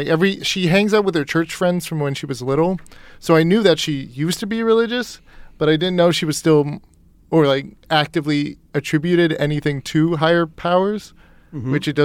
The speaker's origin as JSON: {"language": "English", "region": "East Coast", "country": "United States", "tie": "born or raised there", "said": "And I grew up on the East Coast where buildings were old. And I'm like a little homesick in a way"}